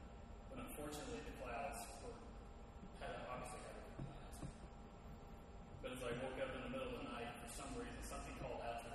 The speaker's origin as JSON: {"language": "English", "town": "San Angelo", "region": "Texas", "country": "United States", "tie": "born or raised there", "said": "I started off 2018, June, with a visit to my hometown of San Angelo. For those who don't know where it is, it's about 6 hours due west of here."}